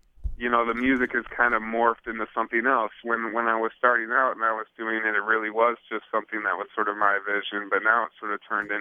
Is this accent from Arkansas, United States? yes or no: no; Cleveland, Ohio, United States; Yeah, we're both from Cleveland, so we knew each other prior to whatever.